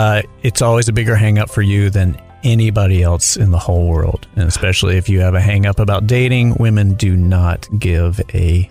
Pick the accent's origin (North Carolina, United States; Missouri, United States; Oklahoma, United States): North Carolina, United States; Charlotte; now in Los Angeles, United States; I'm from originally from Charlotte, North Carolina.